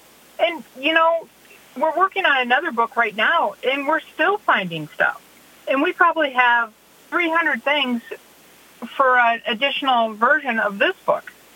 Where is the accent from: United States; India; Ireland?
United States; Wisconsin; I mean, growing up in Wisconsin, you always went to fish on Friday nights.